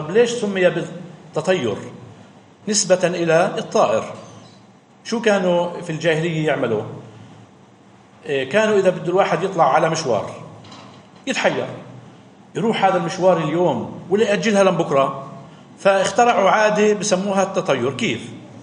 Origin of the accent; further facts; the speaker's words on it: Palestine; احنا كفلسطينيين علينا نعمل اللي بنقدر عليه